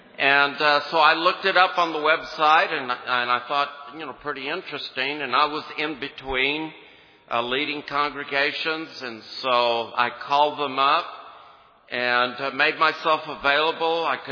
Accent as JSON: {"language": "English", "town": "El Paso", "region": "Texas", "country": "United States", "tie": "born or raised there", "said": "And I'm originally from here in El Paso. I was born and raised in El Paso. Went to Isleta High School."}